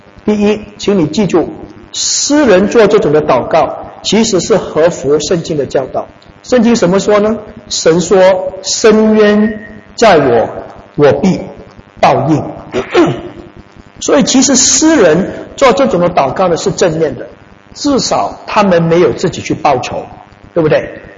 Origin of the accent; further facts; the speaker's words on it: Malaysia; 因为我是在马来西亚出生跟长大的。印尼就在我们旁边